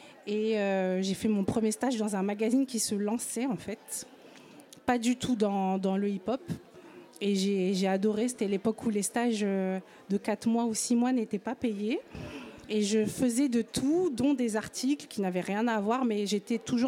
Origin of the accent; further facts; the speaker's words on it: Hauts-de-France, France; Et comme je venais du Nord, le truc c'est qu'on n'avait pas tout ce qui était centralisé à Paris.